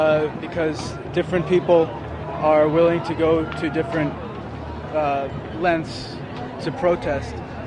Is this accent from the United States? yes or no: yes; Pennsylvania, United States; I came from Pennsylvania.